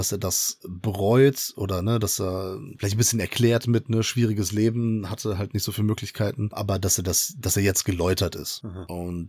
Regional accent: Bonn, North Rhine-Westphalia, Germany; Und das ist natürlich als Bonner auch sehr schön zu sehen, denn es sind Originalschauplätze.

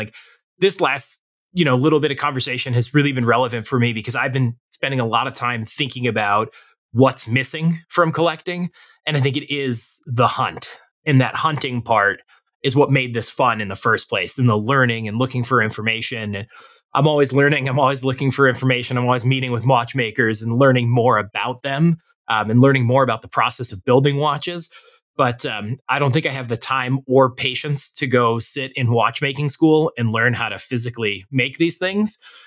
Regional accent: Chicago, Illinois, United States; It's as a Chicagoan, it's near and dear to my heart.

